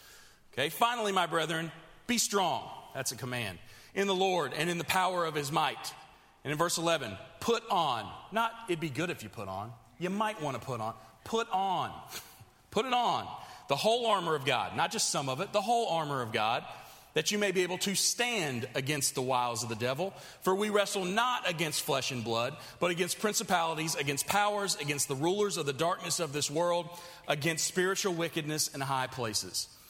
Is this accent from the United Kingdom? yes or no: yes; England, United Kingdom; Hey, you know I'm the English guy, so I got to give you some Shakespeare tonight.